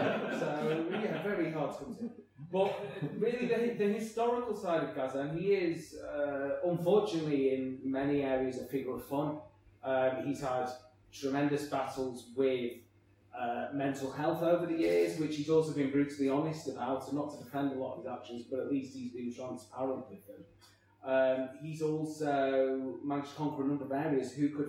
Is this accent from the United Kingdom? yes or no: yes; Northwich, North West England, United Kingdom; Or in my hometown of Northwich